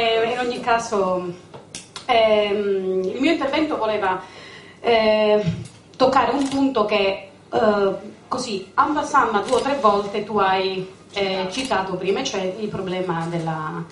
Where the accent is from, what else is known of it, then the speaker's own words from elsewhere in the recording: Cosenza, Calabria, Italy; also born or lived in -; io sono cosentina, sono nata qua, sono stata fuori per tanti anni